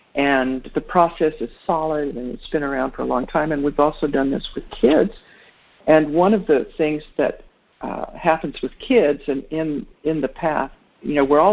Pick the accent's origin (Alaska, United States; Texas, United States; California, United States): Texas, United States; El Paso; I got a grant to do this with the Department of Justice in my hometown, El Paso, Texas.